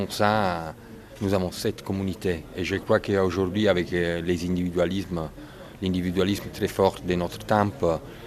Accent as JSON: {"language": "French", "country": "Italy", "said": "je viens de l'Italie. Je fais toujours les films en Italie et je me suis trouvé à l'étranger pour faire un film."}